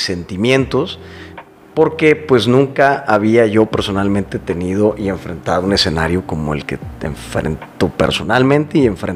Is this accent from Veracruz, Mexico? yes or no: yes; Córdoba, Veracruz, Mexico; born there; moved away as an adult; also born or lived in United States / Monterrey; Soy una persona que nací en Córdoba, Veracruz, hace muchos años, 47 para ser exactos.